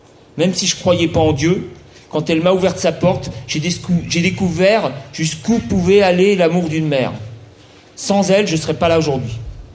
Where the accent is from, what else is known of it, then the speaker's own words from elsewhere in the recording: Brittany, France; je suis breton. Et j'ai été chercher mes racines que j'avais jusque-là niées, que j'avais rejetées, j'avais méprisées. J'étais français, j'étais chrétien, j'étais occidental